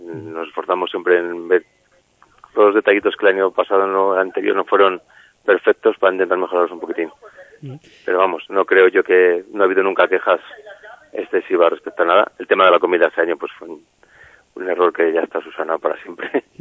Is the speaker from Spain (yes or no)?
yes; Zamora, Castile and León, Spain; estamos en Zamora y somos de Zamora